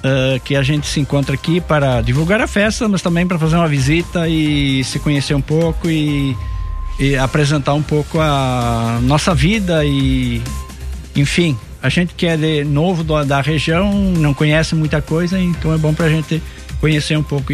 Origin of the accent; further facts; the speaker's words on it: Santa Catarina, Brazil; Eu sou natural de Santa Catarina, né, do centro de Santa Catarina, bem próximo da região mais fria do Brasil, que é Urupema e Lages